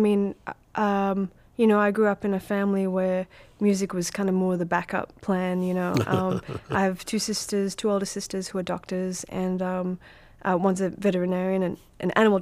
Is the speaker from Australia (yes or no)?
yes; Perth, Western Australia, Australia; also born or lived in Malaysia; I was born in Malaysia, and when I was three, my family immigrated to Australia, to Perth, Western Australia.